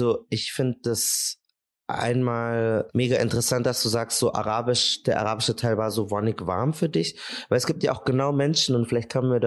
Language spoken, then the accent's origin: German; Germany; Wenn mich jemand in Spanien fragt und ich sage, ich komme aus Deutschland, wird sie dennoch denken, ich hätte noch einen anderen kulturellen Einfluss, weil ich nicht aussehe wie du.